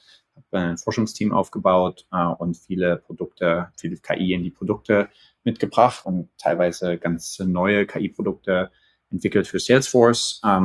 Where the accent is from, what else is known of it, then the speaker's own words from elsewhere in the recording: Dresden, Saxony, Germany; also born or lived in Ethiopia; ich komme aus Dresden, Dresden geboren, ein paar Jahre in Äthiopien gelebt, mein Abi am Gymnasium Dresden-Plauen gemacht